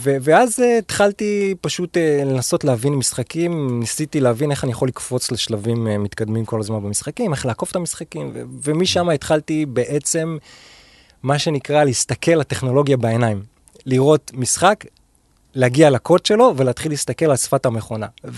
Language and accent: Hebrew; Rishon LeZion, Central District, Israel; אני בן 43, גדלתי בראשון לציון, ילדות נורמלית ורגילה